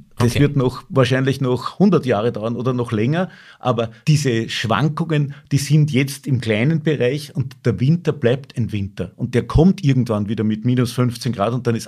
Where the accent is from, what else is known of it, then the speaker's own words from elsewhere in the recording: Upper Austria, Austria; Ich komme aus dem Salzkammergut. Attersee war immer so ein typisches Gebiet, wo man gesagt hat, im Salzkammergut regnet es immer.